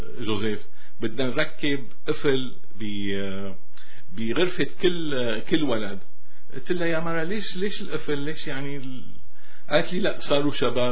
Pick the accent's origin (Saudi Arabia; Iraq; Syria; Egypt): Syria; أصولنا نحن كسوريين كعرب